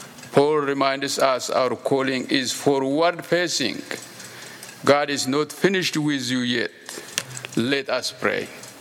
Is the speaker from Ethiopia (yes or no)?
yes; Ethiopia; now in United States; I'm originally from Ethiopia. I came to the U.S. 24 years ago.